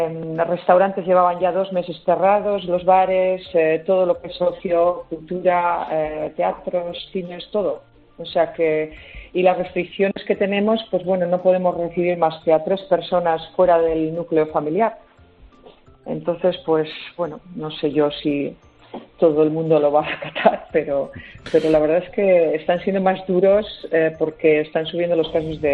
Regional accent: Bilbao, Basque Country, Spain; yo soy bilbaína, o sea que el frío, la lluvia me suenan bastante conocidas y ya llevo aquí mucho tiempo, entonces estoy más acostumbrada.

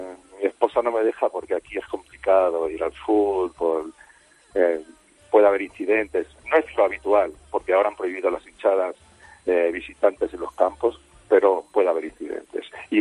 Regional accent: Madrid, Community of Madrid, Spain; now in Buenos Aires, Argentina; Soy madrileño.

